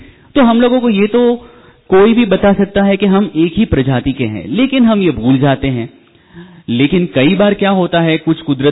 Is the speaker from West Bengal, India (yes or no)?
no; Kutch, Gujarat, India; Yes, मैं भी कच्छ से हूं।